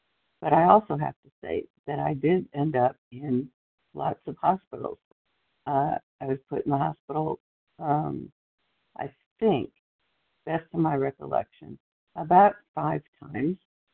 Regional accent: Texas, United States; from Texas

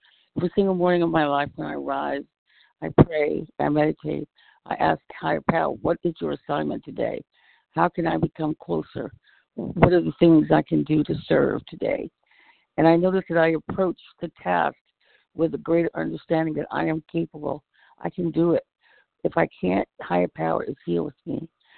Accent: California, United States; from California.

